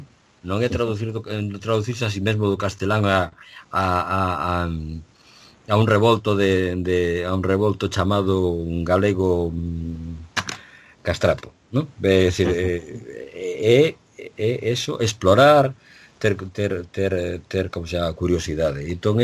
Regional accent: Galicia, Spain; moved away as an adult; é un exilio porque non cheguei a ter traballo na miña terra

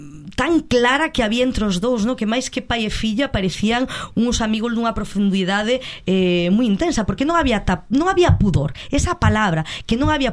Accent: Galicia, Spain; nós como galegos

